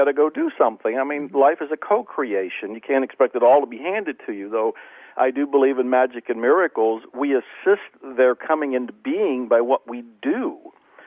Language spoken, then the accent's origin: English; Ohio, United States; also born or lived in Dallas; I lived in the public library in Dallas, I mean, literally, because I was born and raised in Ohio. I wasn't used to the scorching heat that Texas can have.